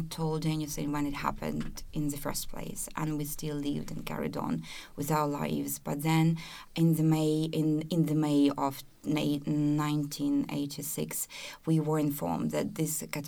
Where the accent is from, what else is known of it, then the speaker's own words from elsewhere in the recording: Gomel, Gomel Region, Belarus; I grew up in, so now it is the contaminated city, it is the second city of Belarus. But when Chernobyl happened, I was 12. And since that time, I've been living in the city for the whole of my life. I never moved.